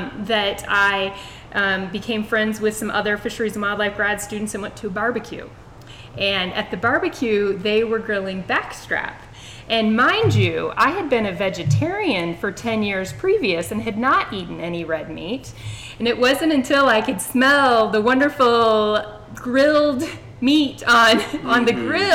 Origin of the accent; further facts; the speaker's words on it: St. Louis, Missouri, United States; I grew up in St. Louis, Missouri, and I did not grow up hunting and fishing.